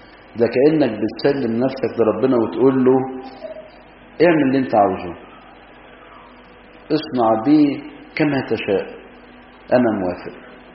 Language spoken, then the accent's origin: Arabic; Egypt; عندنا في مصر